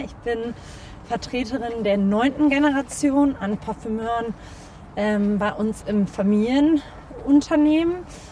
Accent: Cologne, North Rhine-Westphalia, Germany; Und ich bin in Köln aufgewachsen natürlich, habe hier Chemie studiert, dann bin ich ins Ausland mal 2 Jahre

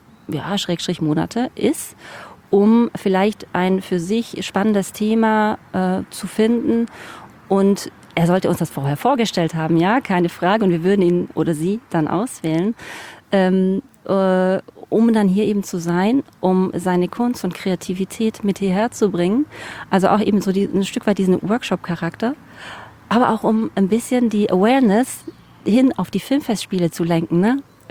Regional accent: Biberach, Baden-Württemberg, Germany; born there; Ich bin gebürtige Biberacherin.

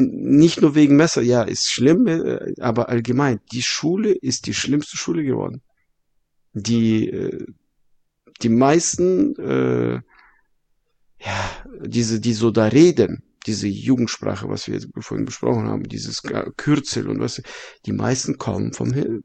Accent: Emden, Lower Saxony, Germany; Mein Gott, wir kommen aus Emden.

